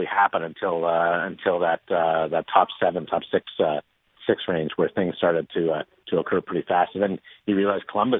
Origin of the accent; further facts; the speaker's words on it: Manitoba, Canada; I'm from Manitoba, so I have an affection for the Winnipeg Jets